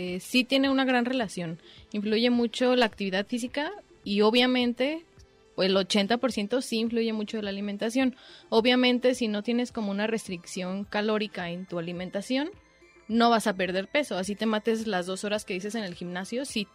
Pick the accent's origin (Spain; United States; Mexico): Mexico; nuestra dieta como mexicanos